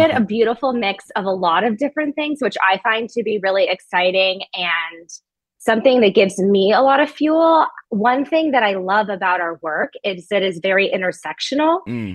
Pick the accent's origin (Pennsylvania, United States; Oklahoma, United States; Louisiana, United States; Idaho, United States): Idaho, United States; Boise; So I am actually from Boise, Idaho.